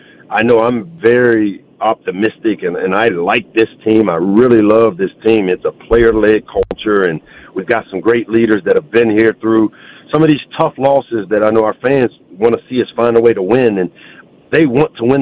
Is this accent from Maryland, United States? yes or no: yes; Maryland, United States; I love this area, man. I grew up on Terps football, and you know, I know what it was like as a kid hopping on the subway from LaFont Plaza up to New Carrollton